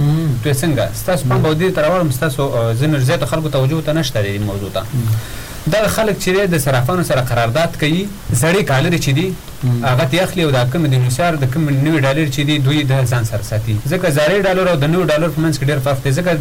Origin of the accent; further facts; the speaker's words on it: Afghanistan; زه د افغانستان یم، ما د افغانستان تذکره اخیستې ده، ځکه په هر ځای کې اوسېږم، د دې افغانستان د خاورې یم